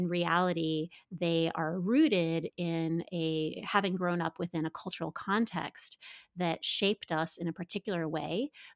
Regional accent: Midwest, United States; I grew up in the Midwest

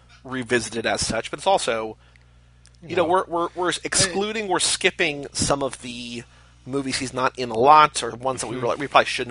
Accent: New York, United States; we're from South New York

